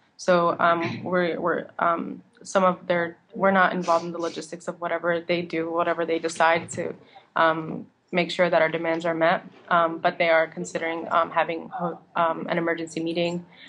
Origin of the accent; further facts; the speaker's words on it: Gaza Strip, Palestine; I'm a Palestinian, I'm from the Gaza Strip